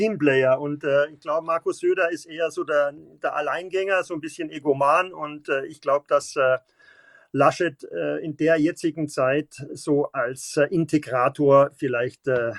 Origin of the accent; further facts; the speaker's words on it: Munich, Bavaria, Germany; Auch als Bayer und als Münchner hier habe ich die Dortmund-Spiele damals immer absolut genossen